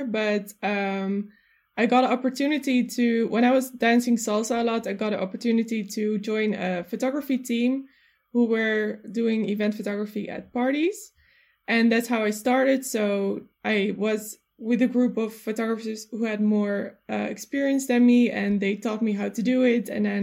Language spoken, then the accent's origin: English; Netherlands; English is a second language; I'm 22 years old. I'm from the Netherlands.